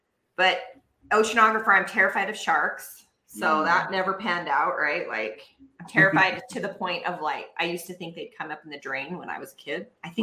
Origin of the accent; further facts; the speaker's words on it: Utah, United States; So I'm actually from Utah.